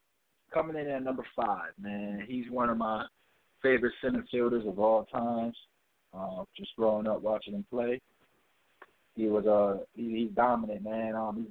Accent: Connecticut, United States; It's because he's from my hometown, Connecticut.

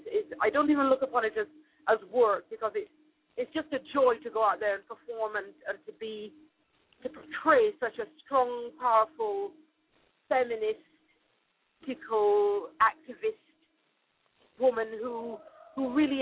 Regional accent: London, United Kingdom; I'm from London myself.

